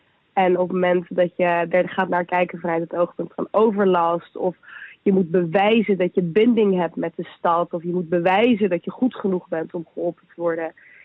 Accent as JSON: {"language": "Dutch", "town": "Rotterdam", "region": "South Holland", "country": "Netherlands", "said": "ik kom uit Rotterdam en ik ben 27 jaar oud."}